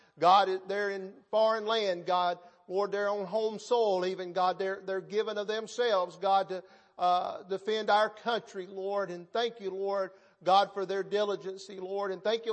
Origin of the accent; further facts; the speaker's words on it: United States; I am so thankful tonight that I can stand here knowing that I'm an American, knowing that I'm free